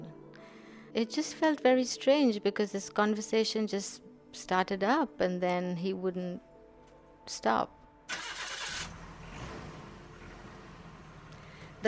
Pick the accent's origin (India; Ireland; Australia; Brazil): India; Kolkata, West Bengal; moved away as an adult; also born or lived in Chicago; now in Michigan, United States; I'm a teacher and a writer. I grew up in Kolkata, moved to Chicago in 97, and then moved to Michigan in 2000.